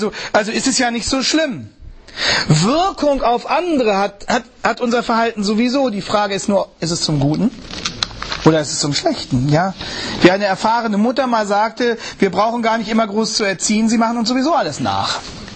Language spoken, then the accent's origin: German; Hanover, Lower Saxony, Germany; Sie wissen ja, ich komme aus Hannover.